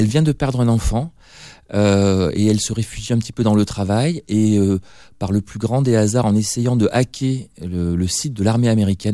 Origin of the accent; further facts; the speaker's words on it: Rodez, Occitanie, France; Moi, je suis de Rodez